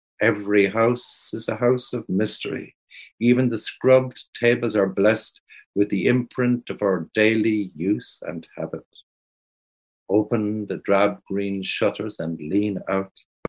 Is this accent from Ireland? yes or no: yes; Cork, Munster, Ireland; when I grew up in Cork, nobody sailed unless your family had a yacht.